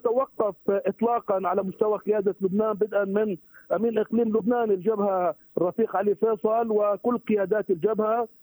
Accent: Palestine; هناك حالة من التعاون، لنا مصلحة كفلسطينيين بها

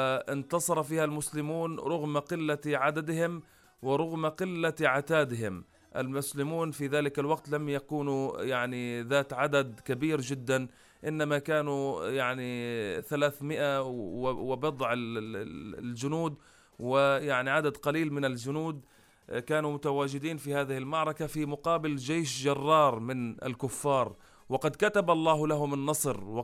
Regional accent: Palestine; ولنا كفلسطينيين

